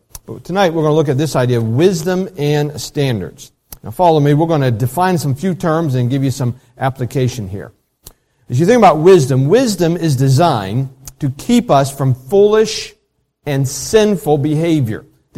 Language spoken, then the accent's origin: English; West Virginia, United States; Especially, you know, growing up in West Virginia, if you've been in West Virginia, you know they have a few.